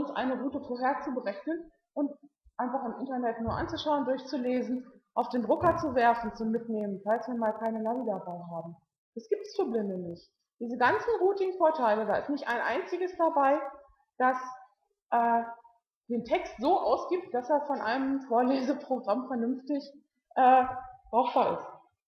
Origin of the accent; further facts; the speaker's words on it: Hanover, Lower Saxony, Germany; also ich bin nicht aus Marburg, ich bin aus Hannover.